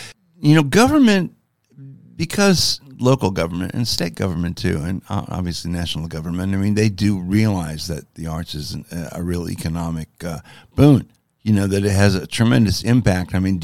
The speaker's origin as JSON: {"language": "English", "town": "St. Petersburg", "region": "Florida", "country": "United States", "tie": "born or raised there", "said": "See, I grew up in St. Petersburg, too."}